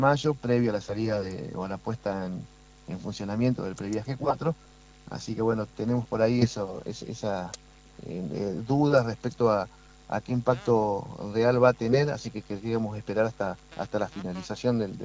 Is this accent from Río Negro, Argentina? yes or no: no; Santa Elena, Entre Ríos, Argentina; Soy de Santa Elena, tengo un pequeño hotel en la ciudad de Santa Elena, de profesión soy abogado